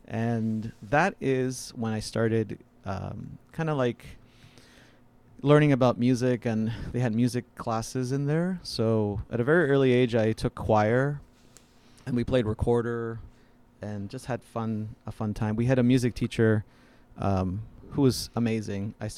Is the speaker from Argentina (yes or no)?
yes; Argentina; accent: Argentine; English is a second language; So my Argentine accent was eliminated immediately. I had a very thick accent.